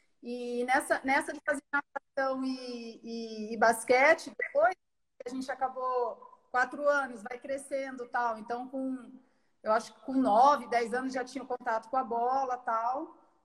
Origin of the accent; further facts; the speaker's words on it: Araçatuba, São Paulo, Brazil; Eu sou de Araçatuba, né? Minha família toda, meus irmãos, meus cinco que eu tenho, né?